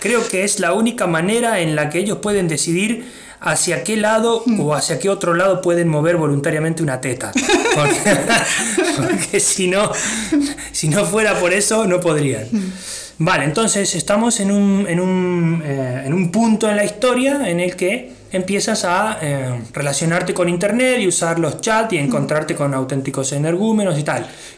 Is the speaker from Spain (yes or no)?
no; Argentina; nosotros como argentinos nos morimos de risa